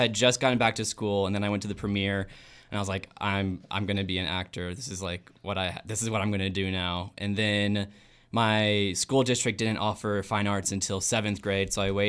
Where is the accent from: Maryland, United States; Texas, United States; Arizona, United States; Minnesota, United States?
Texas, United States; Fort Worth; I grew up in Fort Worth, Texas.